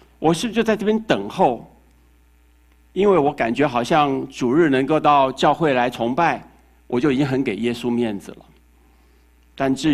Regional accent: Taiwan; accent: Taiwanese; 不像我这个台湾腔啊，

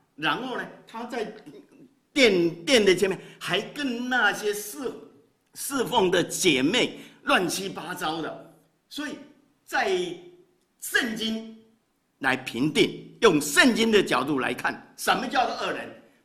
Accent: Taiwan; 我是从台湾来的，啊，50多年前

